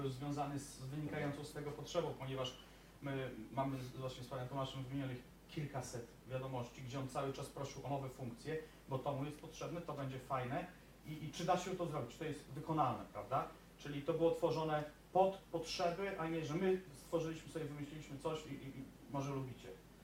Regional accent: Białystok, Podlaskie Voivodeship, Poland; Pochodzimy z Białegostoku

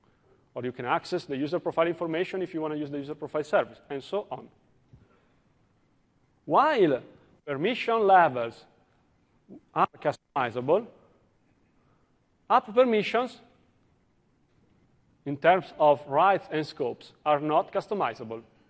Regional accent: Italy; accent: Italian; English is a second language; I'm from Italy, as you can understand from my accent.

